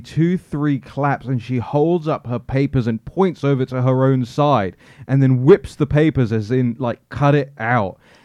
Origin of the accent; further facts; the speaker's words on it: England, United Kingdom; Am I not getting this as an Englishman?